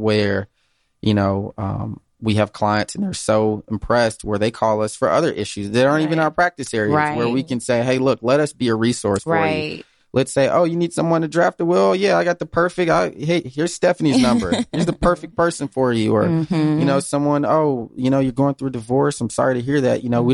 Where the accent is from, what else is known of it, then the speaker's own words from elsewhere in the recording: Atlanta, Georgia, United States; I am. Born and raised in Atlanta.